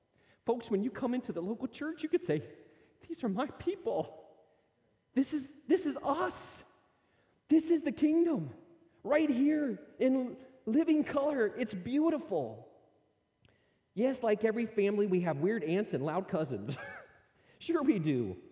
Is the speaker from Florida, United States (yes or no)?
no; Higginsville, Missouri, United States; You know, people ask me, where are you from? And I say Higginsville, and I say that with pride.